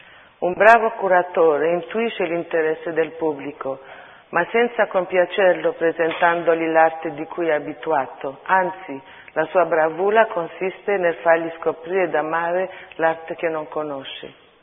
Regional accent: Italian Switzerland, Switzerland; also born or lived in Istanbul, Turkey / Italy; Infatti sono nata a Istanbul, dove ho vissuto i primi 10 anni della mia vita, e poi sono cresciuta in Europa, in Italia e in Svizzera. Svizzera italiana. Ho avuto la fortuna di avere un'educazione cosmopolita e positivista, aperta alle mie radici armene

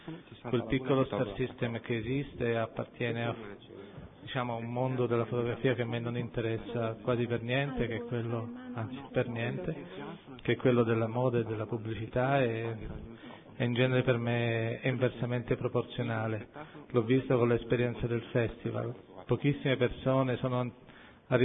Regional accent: Rome, Lazio, Italy; io sono nato a Roma, ho vissuto a Roma, e Roma è una città particolarmente carica da quel punto di vista

